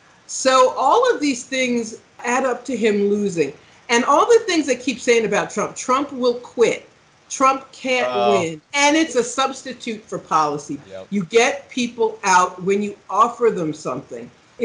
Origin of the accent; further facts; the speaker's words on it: Ohio, United States; born there; My home state of place where I was born, Ohio